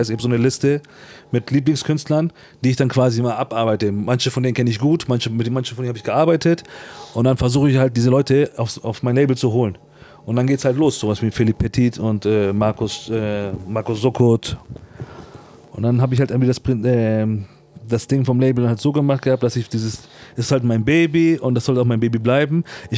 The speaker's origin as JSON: {"language": "German", "country": "Turkey", "said": "Bin Türke und wenn ich dann zum Beispiel irgendwo hinkomme"}